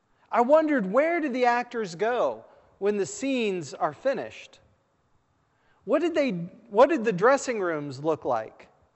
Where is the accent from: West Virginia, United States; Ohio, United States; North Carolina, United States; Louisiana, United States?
West Virginia, United States; Growing up in West Virginia, I loved all the things that a West Virginia boy ought to love.